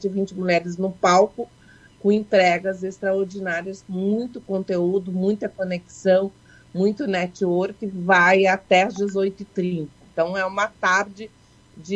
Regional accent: Rio Grande do Sul, Brazil; Como eu não sou de Caxias, eu sou da Serra Gaúcha, mas não sou de Caxias do Sul

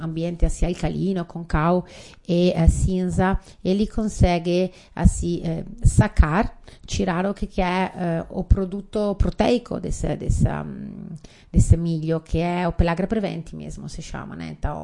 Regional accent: Veneto, Italy; Portuguese is a second language; Trabalho como guia turística, levo italianos no mundo inteiro e também recebo estrangeiros na minha terra, entre Padova e Veneza.

